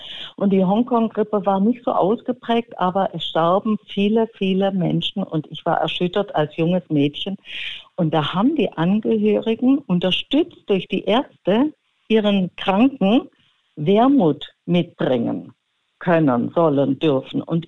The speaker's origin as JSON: {"language": "German", "town": "Stuttgart", "region": "Baden-Württemberg", "country": "Germany", "tie": "born or raised there", "said": "in Stuttgart-Sillenbuch, wo ich aufgewachsen bin."}